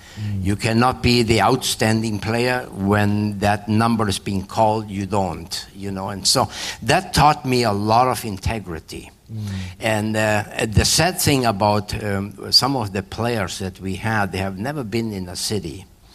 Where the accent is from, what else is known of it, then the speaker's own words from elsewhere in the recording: Argentina; moved away; Well, I grew up in Argentina, he says. 12 million people in the city.